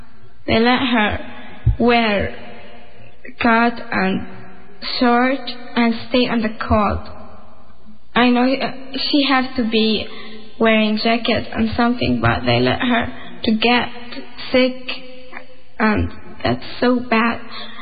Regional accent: Palestine; English is a second language; It's not like growing up in another place.

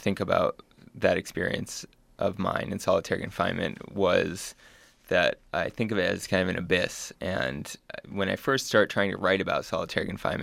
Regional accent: United States; I've never experienced animosity in the Middle East, in any country, just kind of walking the streets, being an American.

